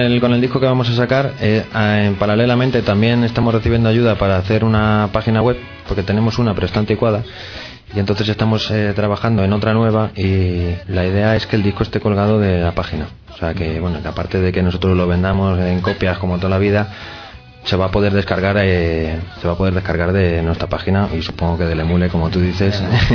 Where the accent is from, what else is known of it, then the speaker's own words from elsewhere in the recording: Madrid, Community of Madrid, Spain; del barrio donde somos, de San Blas, pero bueno, somos más de Canillejas